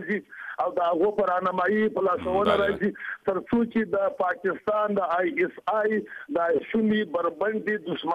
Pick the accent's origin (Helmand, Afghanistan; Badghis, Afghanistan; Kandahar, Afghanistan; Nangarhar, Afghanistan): Kandahar, Afghanistan; زه خپل د کندهار یم